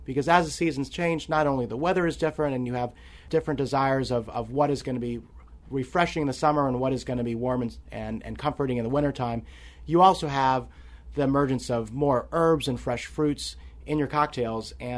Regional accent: Louisiana, United States; Well, my dad is an Episcopal priest, and so growing up in South Louisiana, Episcopalians definitely know their way around eating and drinking

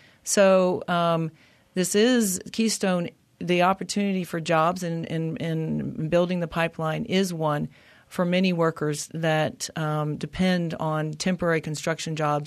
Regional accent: Canada; As a Canadian neighbor, I understand the concerns about transporting across our country

